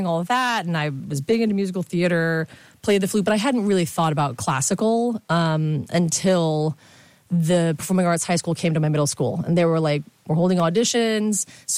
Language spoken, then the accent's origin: English; Clearwater, Florida, United States; All right, so I'm from Clearwater, Florida.